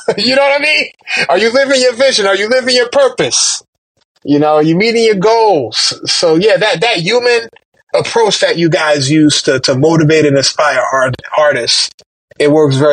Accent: Newark, New Jersey, United States; I was raised in Newark, New Jersey, you know, K-12, public education in Newark, New Jersey. It shaped me and molded me, you know.

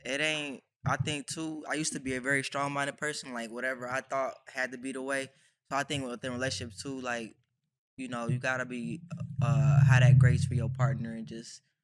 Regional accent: Ohio, United States; I'm from Ohio. We say gym shoes.

